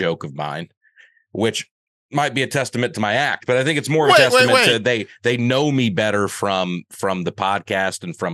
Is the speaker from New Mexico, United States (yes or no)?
no; Alabama, United States; now in Tennessee, United States; And then I say, I'm from Alabama and I live in Tennessee.